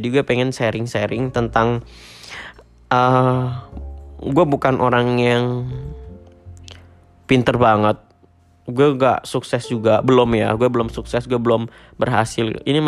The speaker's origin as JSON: {"language": "Indonesian", "town": "Kebumen", "region": "Central Java", "country": "Indonesia", "lives_now": "Jakarta, Indonesia", "said": "Asal gue dari Kebumen, ya Jawa Tengah, jadi gue anak rantau yang mencari ilmu di ibu kota."}